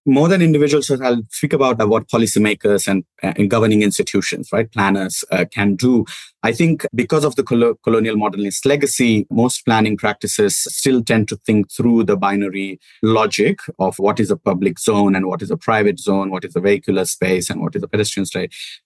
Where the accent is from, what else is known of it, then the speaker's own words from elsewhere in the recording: Western India, India; So when I grew up in Western India, cities of Western India, I saw that there were inequalities within cities